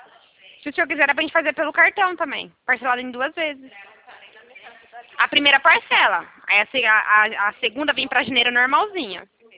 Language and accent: Portuguese; Americana, São Paulo, Brazil; Eu sou de Americana. Interior de São